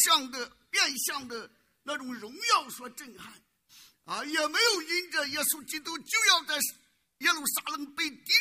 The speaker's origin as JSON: {"language": "Chinese", "country": "China", "said": "我们中国人常常讲雷霆大怒"}